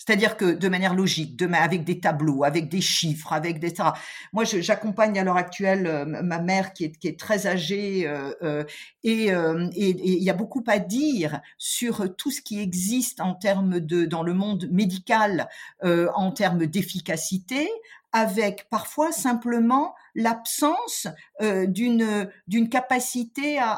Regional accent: Grand Est, France; born there

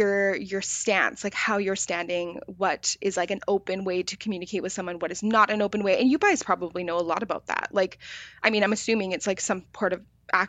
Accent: Victoria, British Columbia, Canada; I grew up in Victoria. And I don't know if you guys know much about Victoria, but it's about like a 3-to-1 ratio of women to men.

